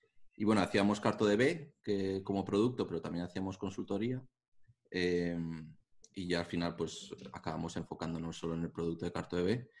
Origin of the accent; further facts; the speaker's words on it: Zaragoza, Aragon, Spain; moved away as an adult; soy de Zaragoza, sí. Nací en Zaragoza, viví en Zaragoza, me fui de Zaragoza a los 25 años o así. Ahora tengo alguno más, unos pocos nada más.